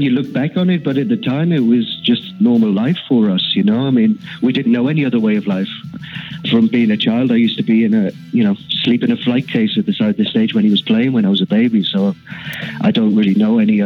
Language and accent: English; London, United Kingdom; born there; I mean, I was born in London because when I was born, you had to live in London to you know, make a career in music.